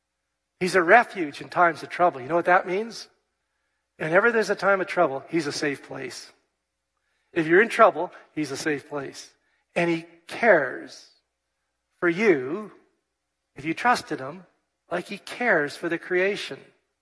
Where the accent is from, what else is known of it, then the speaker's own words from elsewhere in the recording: Vancouver, British Columbia, Canada; We grew up in Vancouver